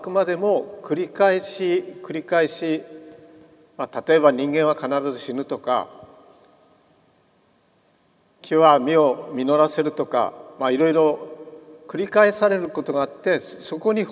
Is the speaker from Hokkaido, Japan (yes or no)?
yes; Hokkaido, Japan; also born or lived in Tokyo / Fukushima; now in Saitama, Japan; 東京で生まれ北海道で育ち福島に移り、埼玉に引っ越し、そして東京の進学校の寮に行き、